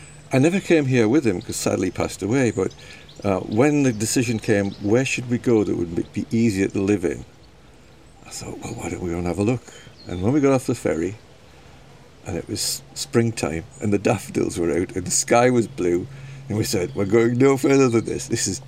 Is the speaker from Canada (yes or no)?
no; England, United Kingdom; moved away as an adult; now in Isle of Man; But we came from England when we got married and moved here to start a new life together.